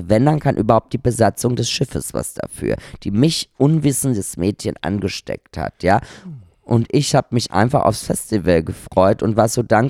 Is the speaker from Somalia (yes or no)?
no; Austria; ich komme aus Österreich